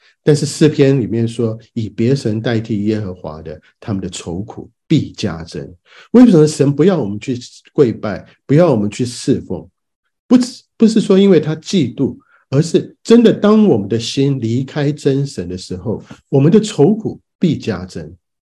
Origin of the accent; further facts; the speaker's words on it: China; 但是我们中国人呢，一看到这个像，我们就把一个字冠上去了